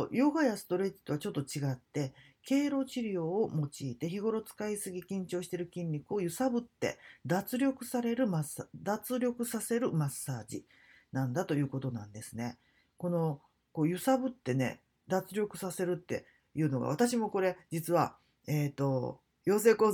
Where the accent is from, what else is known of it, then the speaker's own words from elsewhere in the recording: Sakaide, Kagawa, Japan; 地元の香川県、坂出市から生まれたラジオ体操以前の国民的な体操だった